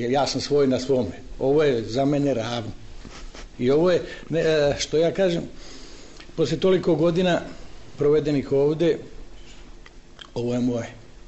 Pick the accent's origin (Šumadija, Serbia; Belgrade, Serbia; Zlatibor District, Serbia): Šumadija, Serbia; moved away; ja nisam iz ovih krajeva, ja sam došao ovde pre 35 godina, to mi je bilo najteže. Preći Kadinjaču, a kasnije i Debelo brdo. Ja sam opet iz Šumadije, pa malko je ravnije.